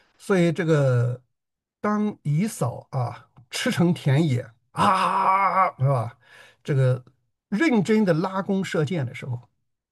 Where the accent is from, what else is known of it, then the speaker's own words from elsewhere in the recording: China; 而不是我们中国人啊有一个我认为是一个不太智慧的做法啊